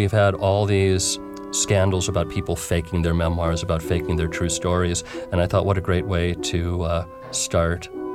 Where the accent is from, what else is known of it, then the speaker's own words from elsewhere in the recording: Chicago, Illinois, United States; Growing up in Chicago, I saw a lot of clowns perpetrated on the street.